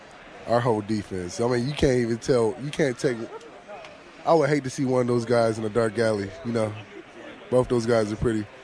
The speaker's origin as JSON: {"language": "English", "region": "Indiana", "country": "United States", "said": "I'm from Indiana."}